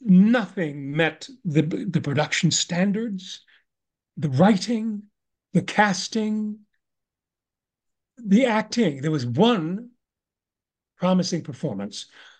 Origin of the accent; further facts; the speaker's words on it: Canada; I'm Canadian.